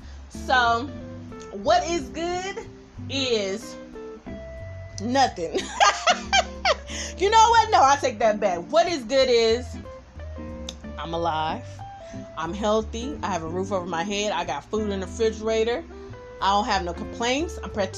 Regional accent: Oakland, California, United States; now in Las Vegas, United States; So, like I said, I'm from East Oakland, California. By the way of the Bay Area. You feel what I'm saying? And I stay in Las Vegas

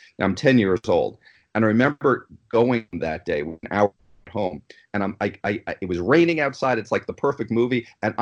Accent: New York, United States; So I am from New York originally. If my accent didn't come out, I already had my two cups of coffee.

